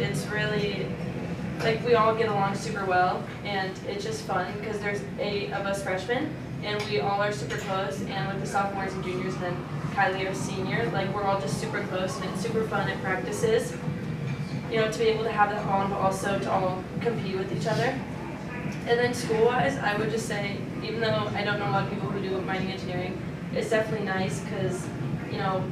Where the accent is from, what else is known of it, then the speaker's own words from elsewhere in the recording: Olympia, Washington, United States; I'm from Olympia, Washington, and I'm a freshman, and I'm studying mining engineering.